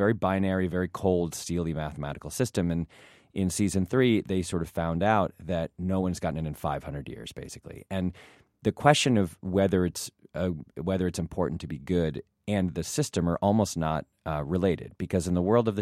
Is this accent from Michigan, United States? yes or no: yes; Ann Arbor, Michigan, United States; Oh, great. I'm from Ann Arbor.